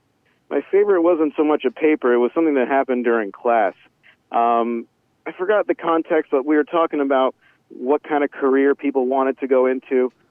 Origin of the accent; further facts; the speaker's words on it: New York City, New York, United States; I'm from Queens, New York City, sir.